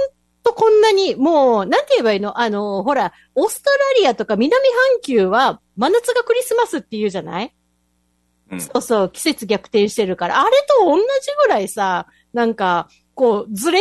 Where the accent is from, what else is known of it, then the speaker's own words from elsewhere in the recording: Kyushu, Japan; now in Okinawa, Japan; まあ私は九州で育ってるから